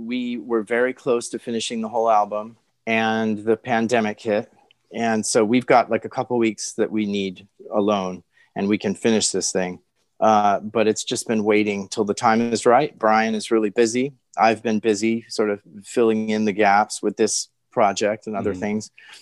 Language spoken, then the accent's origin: English; Hawaii, United States; born there; It's a town in Hawaii that my family and I used to go to when I was a little kid. I was born in Hawaii.